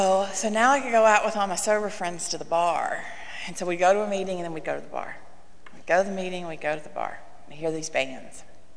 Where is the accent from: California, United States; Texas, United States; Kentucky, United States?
Kentucky, United States; Louisville; because I'm from Louisville, so Derby, I remember Derby festivities